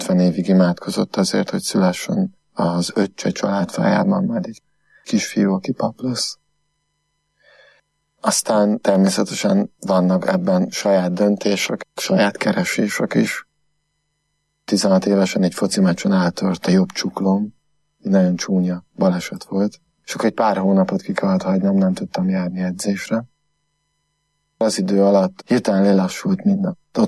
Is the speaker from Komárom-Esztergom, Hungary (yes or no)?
no; Földeák, Csongrád-Csanád, Hungary; also born or lived in Makó; Makon születtem, 31 évvel ezelőtt. Mellette földeákon nőttem föl. Hódmezővásárhelyen voltam gimnazista